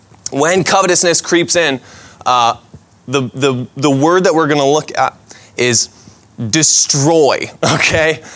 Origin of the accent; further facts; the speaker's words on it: Gates, New York, United States; I talk with my hands because I grew up in Gates, which basically makes me 100% Italian.